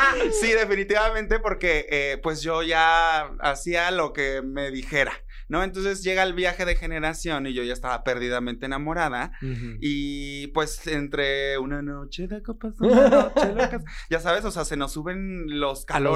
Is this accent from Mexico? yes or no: yes; Acapulco, Guerrero, Mexico; Yo soy de Acapulco, Guerrero. Sí. Costeñito y con sabor.